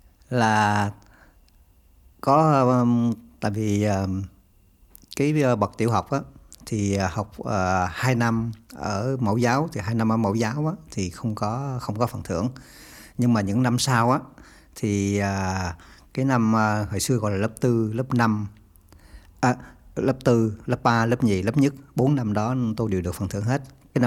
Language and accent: Vietnamese; Phan Thiet, Bình Thuận, Vietnam; born there; Tôi được sinh ra tại thành phố Phan Thiết ở Việt Nam, miền Nam Việt Nam.